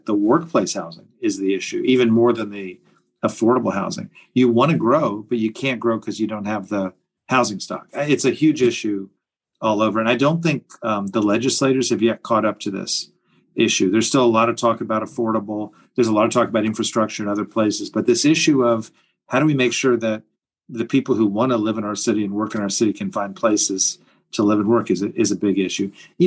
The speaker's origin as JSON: {"language": "English", "town": "Tampa", "region": "Florida", "country": "United States", "tie": "born or raised there", "said": "I grew up in Tampa, which I don't think is a small town anymore, but it felt like one when I was there."}